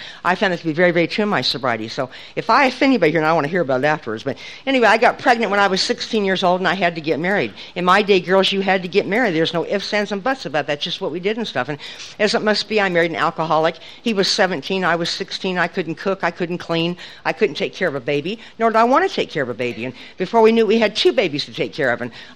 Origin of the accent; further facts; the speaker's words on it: Nebraska, United States; when I was growing up in Nebraska, there just was not a lot of drugs on the street.